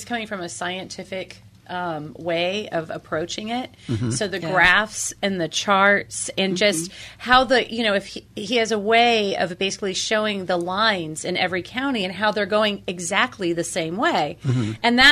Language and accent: English; Indiana, United States; I'm from Indiana. I'm from where Johnny Appleseed started.